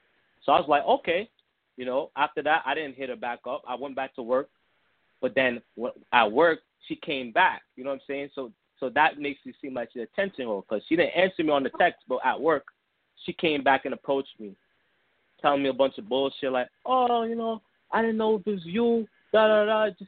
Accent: New York, United States; yeah, I'm 18, you know what I'm saying, and I'm from New York.

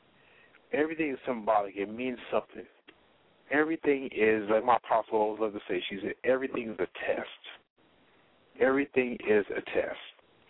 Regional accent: South Carolina, United States; where I grew up in South Carolina, we've gone through some different storms and even non-storm situations

